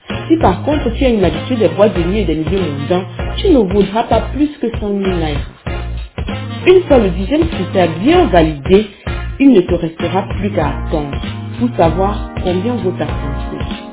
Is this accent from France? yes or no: no; Guinea; Chez nous en Guinée, le mari ne doit rien donner aux parents de sa femme, sauf s'il le veut.